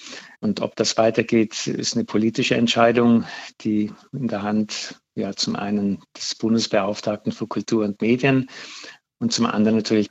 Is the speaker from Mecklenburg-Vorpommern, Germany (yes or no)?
no; Bavaria, Germany; also auch in meiner Heimatgegend, ich selber stamme aus Bayern, gab es Fälle von rechter Gewalt, die sich zugetragen haben zu der Zeit, als ich dort noch gelebt habe